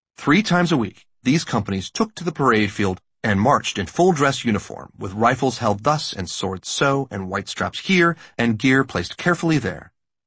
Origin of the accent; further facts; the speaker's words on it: Boston, Massachusetts, United States; I grew up near Boston and live there now.